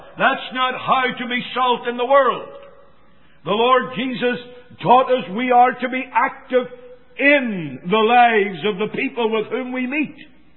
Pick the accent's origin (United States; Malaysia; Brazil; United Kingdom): United Kingdom; Belfast, Northern Ireland; where I was brought up in Belfast, just down the street from where we lived